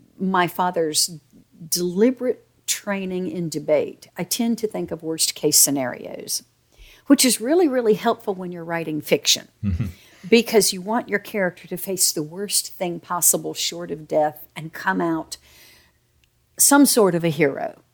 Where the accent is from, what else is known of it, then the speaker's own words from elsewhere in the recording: Southern United States, United States; All over the South. Dad worked for a paper company.